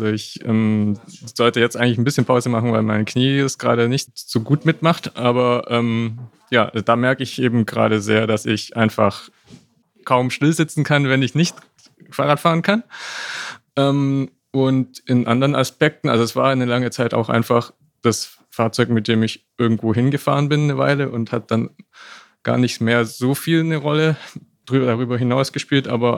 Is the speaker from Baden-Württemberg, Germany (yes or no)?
no; Berlin, Germany; aus Berlin.